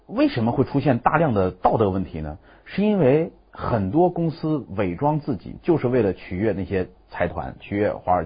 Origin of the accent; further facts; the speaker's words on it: China; 所以第四戒对我们中国人来讲是一个特别重要的戒律